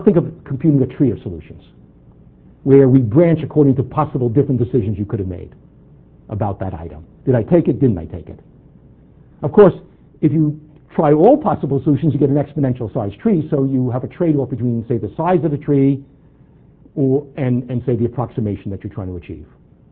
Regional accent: New York, United States; accent: New York; now in Toronto, Canada; And by now, even though I was introduced as a Torontonian, my New York accent will start to come out, I can't help it at this speed.

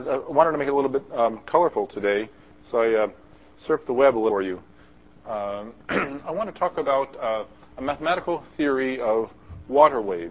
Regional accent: California, United States; since I was a kid, I grew up in California, and you're right on the, you know, pretty close to the coast

